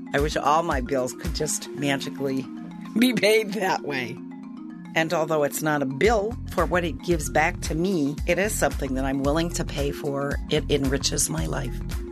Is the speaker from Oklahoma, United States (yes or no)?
no; Madison, Wisconsin, United States; from Madison, Wisconsin.